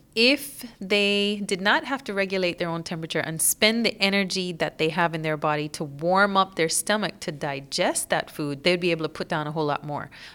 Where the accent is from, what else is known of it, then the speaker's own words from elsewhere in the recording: Belize; because I'm from Belize, where we have lots of beautiful places.